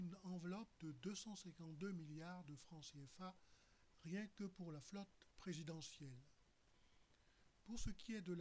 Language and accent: French; Benin; Un fléau qui, comme chez nous au Bénin, jouit d'une confortable impunité.